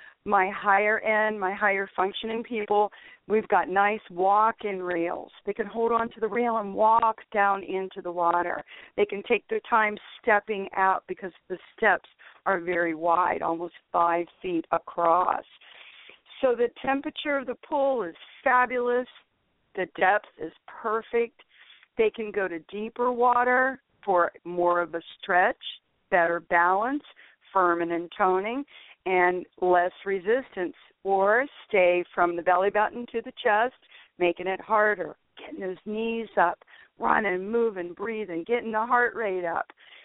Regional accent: Ohio, United States; moved away as an adult; I've been here my first time here in 1971, and I'm like coming from Ohio and thinking, oh my goodness, this is magnificent.

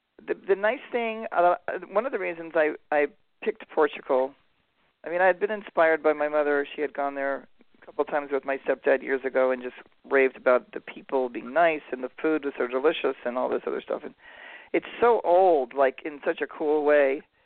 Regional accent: California, United States; like, we're from California. We have, like, some of the best pot in the world.

